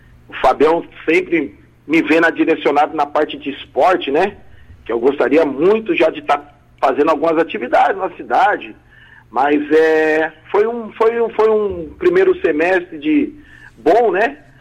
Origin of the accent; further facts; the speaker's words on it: São José, Brazil; Sou nascido e criado aqui em São José. Nasci aqui no Jardim São José, mas com 2 aninhos já fui lá para a Vila São Benedito, que é a região do Jardim da Granja, e já moro em São José há 46 anos.